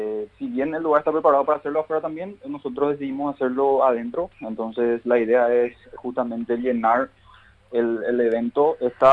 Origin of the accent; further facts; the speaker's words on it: Paraguay; vale la pena como paraguayo